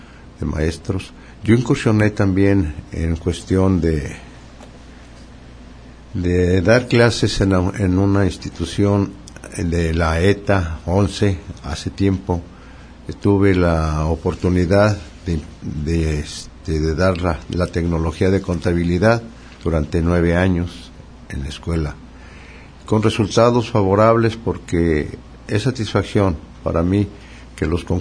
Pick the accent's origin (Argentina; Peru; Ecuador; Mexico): Mexico; Sayula, Jalisco; presidente municipal allí de mi pueblo de Sayula, Jalisco.